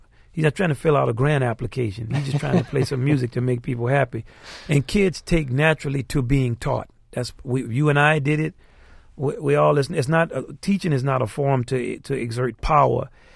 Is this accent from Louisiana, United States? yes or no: yes; New Orleans, Louisiana, United States; Well, my father was a teacher, and he didn't teach that way. I'm from New Orleans, and nobody I knew taught that way.